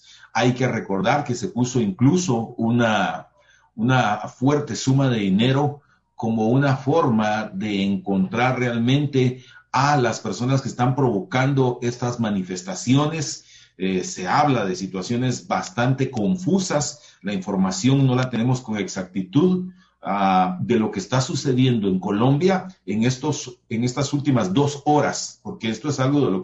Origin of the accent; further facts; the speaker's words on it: Guatemala; en una situación bastante difícil como guatemaltecos.